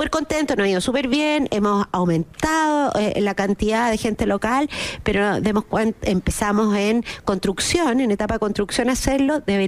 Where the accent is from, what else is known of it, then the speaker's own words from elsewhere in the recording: Chile; Recordemos que hace no muchos años nuestra experiencia en viajes como chilenos era poca, ¿no?